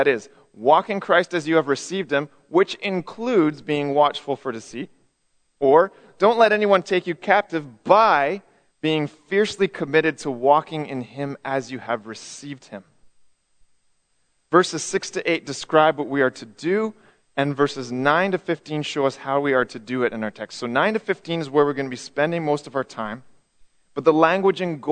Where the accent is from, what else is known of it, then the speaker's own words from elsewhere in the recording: Quesnel, British Columbia, Canada; I grew up in British Columbia, as some of you know, in a little town called Quesnel. It's about 10,000 people. And it's in a plateau area of BC.